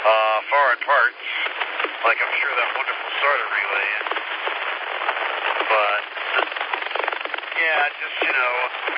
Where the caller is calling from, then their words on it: Malden, United States; I'm in Malden. Intersection of, what is it, Main Street and Butler Road.